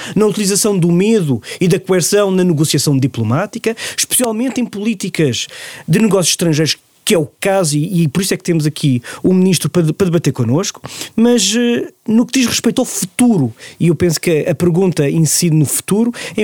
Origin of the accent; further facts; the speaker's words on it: Portugal; e eu falo como português